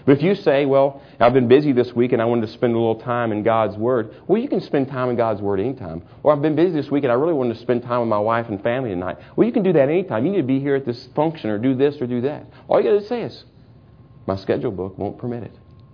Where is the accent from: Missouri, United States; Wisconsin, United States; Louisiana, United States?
Missouri, United States; I'm from Missouri, the Show Me State.